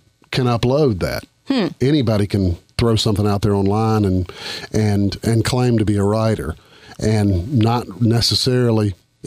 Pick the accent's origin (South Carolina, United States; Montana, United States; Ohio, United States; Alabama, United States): South Carolina, United States; Florence; Well, I grew up in Florence.